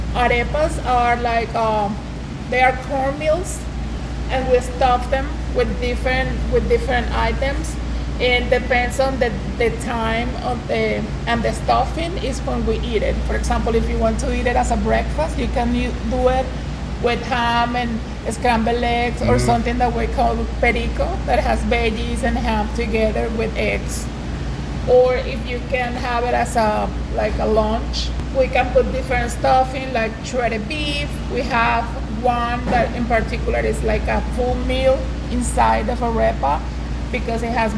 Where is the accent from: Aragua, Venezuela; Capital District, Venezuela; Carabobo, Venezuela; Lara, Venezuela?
Aragua, Venezuela; Maracay; English is a second language; now in United States; I'm from Venezuela, from Maracay. We are a small state close to the beach.